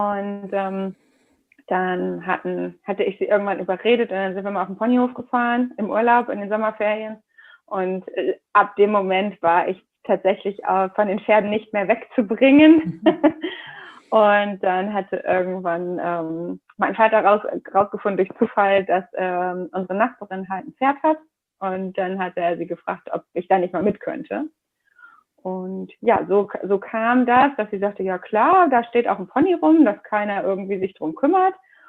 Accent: Schleswig-Holstein, Germany; born or raised there; moved away; also born or lived in Berlin

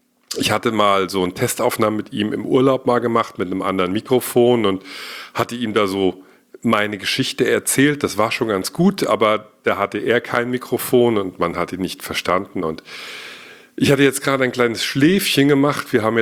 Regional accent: Giessen, Hesse, Germany; born there; Ich bin geboren 1974 in Gießen in Hessen, bin also jetzt fast 45 Jahre alt, noch nicht ganz, aber bald

